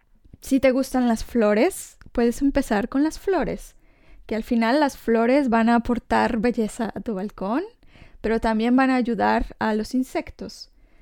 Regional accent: Mexico; que soy mexicana, que estoy acostumbrada a cierta dieta

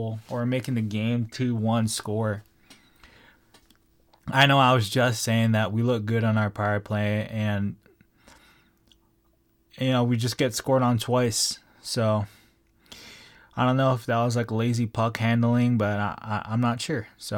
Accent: Hawaii, United States; And I'm originally from Hawaii, so it's kind of playing into my heartstrings.

